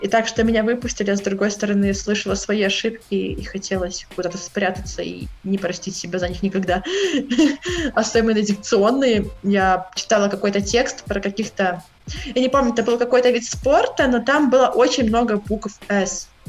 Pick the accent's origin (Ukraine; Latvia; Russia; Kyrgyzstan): Latvia; Ventspils, Courland; это было в моем родном городе Венспилсе